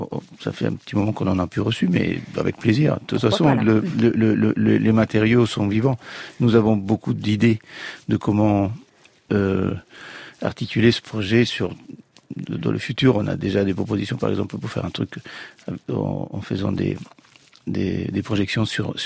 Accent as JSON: {"language": "French", "country": "Italy", "moved": "yes", "said": "Je suis parti il y a 30 ans. Ça fera 30 ans, dans le 21 janvier, ça fera 30 ans que j'ai quitté l'Italie."}